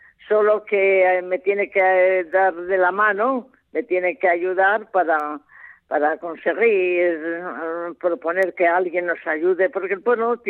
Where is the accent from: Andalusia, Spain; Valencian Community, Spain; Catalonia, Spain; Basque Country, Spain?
Basque Country, Spain; Bilbao; soy de Bilbao